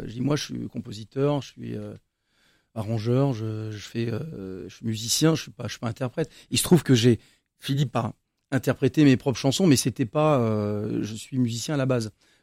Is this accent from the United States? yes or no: yes; United States; now in France; J'ai grandi aux États-Unis, donc j'ai appris mon métier là-bas. J'ai appris la musique là-bas